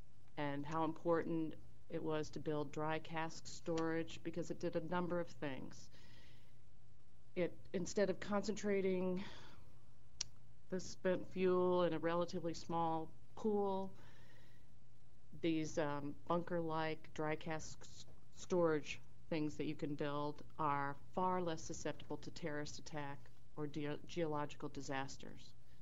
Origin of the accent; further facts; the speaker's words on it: Aiken, South Carolina, United States; My dad moved down to work at the bomb plant, which is now SRS, about 50 years ago. And I moved away from Aiken, moved back.